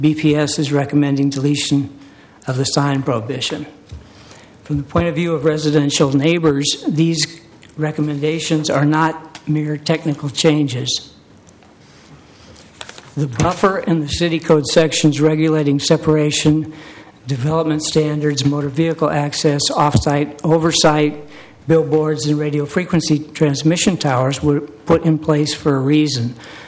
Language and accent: English; Oregon, United States; I'm from Willamette Heights